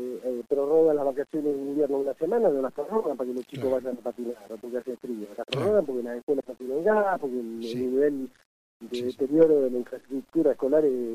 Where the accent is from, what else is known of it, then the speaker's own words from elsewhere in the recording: Río Grande, Tierra del Fuego, Argentina; nosotros nos criamos en el Río Grande, íbamos a la pileta de YPF los veranos, pasábamos los veranos enteros en la pileta de YPF.